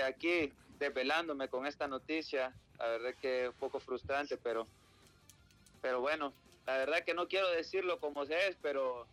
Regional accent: El Salvador; lo hablo como salvadoreño y que me da el derecho de hablar de lo que pasa en mi país

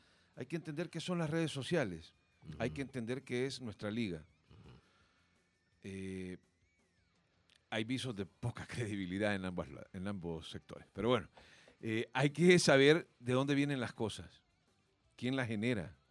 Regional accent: El Salvador; Como somos los guanacos.

